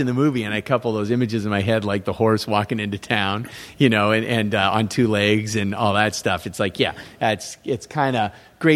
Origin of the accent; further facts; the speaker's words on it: Huntington Beach, California, United States; I grew up in Huntington Beach. Everyone I know surfed. I didn't like going to the beach.